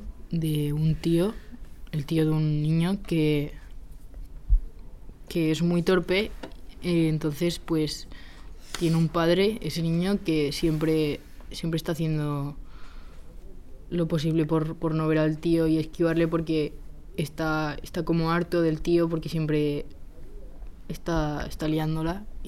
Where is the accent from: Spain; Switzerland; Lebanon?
Spain; French is a second language; Je viens de l'Espagne. Je viens parce que je veux apprendre le français.